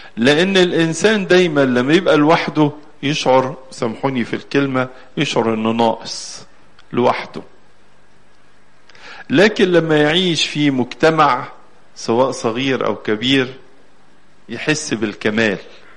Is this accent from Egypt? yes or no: yes; Egypt; وإحنا كمصريين وكأقباط بنحب جدا الكنيسة